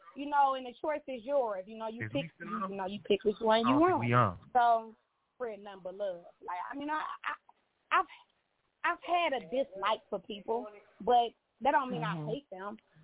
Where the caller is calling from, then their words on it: Cleveland, Ohio, United States; I'm calling from Cleveland.